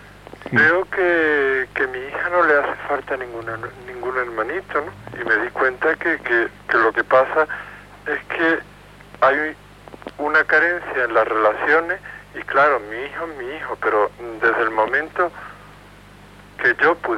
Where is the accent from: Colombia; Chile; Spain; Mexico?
Spain; Málaga, Andalusia; de Málaga, y quería comentarte